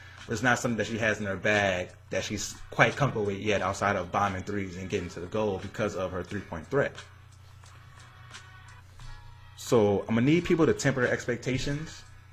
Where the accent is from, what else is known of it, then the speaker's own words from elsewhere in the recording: Louisiana, United States; now in Arizona, United States; I'm an LSU fan because I'm from Louisiana.